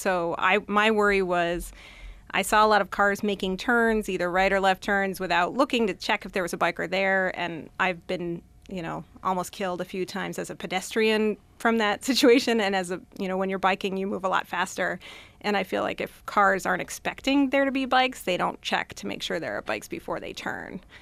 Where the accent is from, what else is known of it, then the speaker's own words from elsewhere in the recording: Boston, Massachusetts, United States; now in Rochester, United States; I used to bike commute 11 miles a day round trip when I lived in Boston. I'm from the Boston area. And when I moved to Rochester